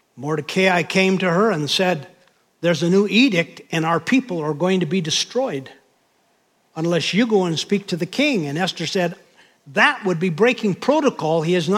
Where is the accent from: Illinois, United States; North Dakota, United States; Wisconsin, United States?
North Dakota, United States; Williston; Remember, I grew up in North Dakota, where Williston had 12,000 people.